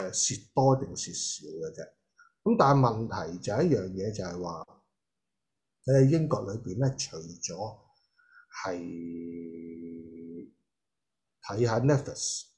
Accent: Hong Kong; now in United Kingdom; 即係成個節奏唔係好似我哋香港人噶嘛

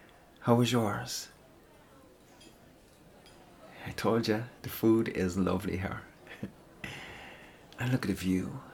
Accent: Ireland; Hey, I'm Irish. It's part of the deal. We come with that.

